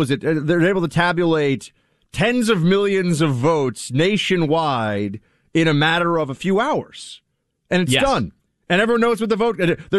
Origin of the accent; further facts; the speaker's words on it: New York, United States; As a New Yorker, in previous elections, I've dealt with that many times